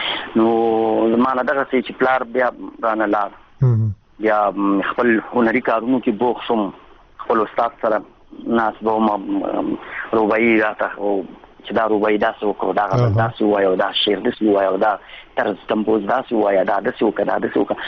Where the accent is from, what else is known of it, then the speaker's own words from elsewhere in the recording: Jalalabad, Nangarhar, Afghanistan; زه په جلال آباد ښار کې پیدا شوم په ریګ شامت خان منطقه او کلی ورته وای په هغه ځای کې پیدا شوم